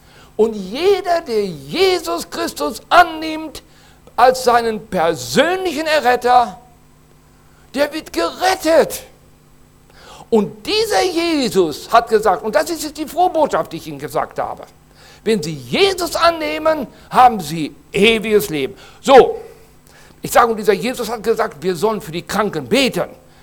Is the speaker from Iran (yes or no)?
yes; Iran; So, und jetzt fahre ich als Iraner zurück zum Oldentrupper Hof